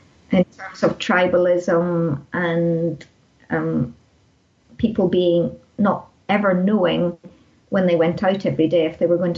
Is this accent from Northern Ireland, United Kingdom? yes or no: yes; Northern Ireland, United Kingdom; growing up in Ulster at the height of the Troubles